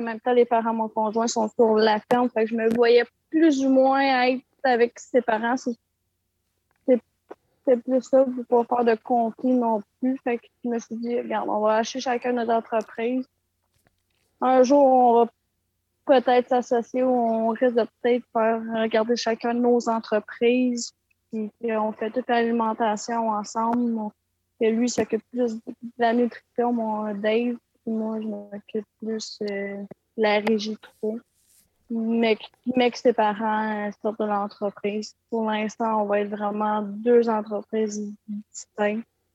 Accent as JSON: {"language": "French", "town": "Farnham", "region": "Quebec", "country": "Canada", "said": "moi, je suis originaire de Farnham. Dans le fond, je suis rendue à Saint-Anne-Sorge-de-Costa à cause de mon conjoint parce qu'on s'est rencontrés. Ça fait maintenant 7 ans qu'on est ensemble. Puis, dans le fond, moi, je suis née sur une ferme laitière."}